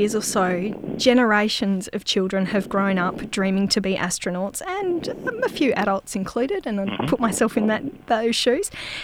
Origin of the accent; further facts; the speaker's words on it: Canada; With the dream as a Canadian citizen to going through the CSA program, or the Canadian Space Agency program.